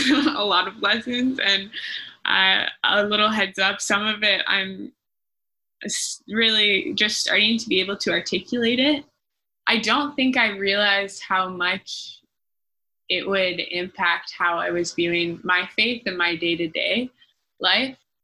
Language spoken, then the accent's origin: English; Ontario, Canada; I was raised in Southern Ontario.